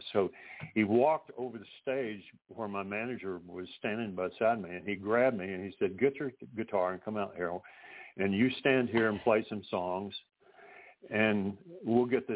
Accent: Pecos, Texas, United States; born there; I was born in Pecos, Texas, which is down there in the Chihuahuan Desert, sort of the belt buckle of the Chihuahuan Desert

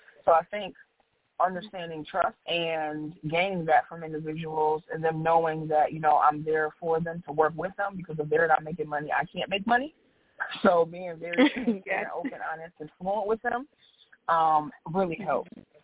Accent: Buffalo, New York, United States; Yes, I am from Buffalo, New York, born and raised.

